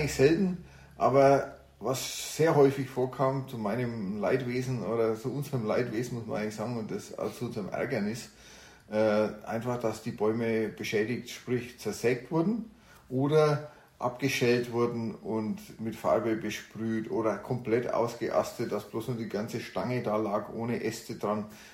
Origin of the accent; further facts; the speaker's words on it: Spalt, Bavaria, Germany; in meiner Gegend, wo ich herkomme, gibt es das nicht so häufig. Also aus dem Spalterraum, also im Brombachseegebiet, da hat man den Maibaum.